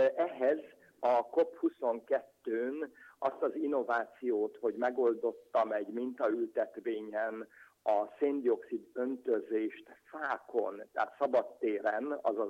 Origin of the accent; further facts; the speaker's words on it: Hungary; aminek nagyon örülök, hogy magyarként részese lehettem ennek a változásnak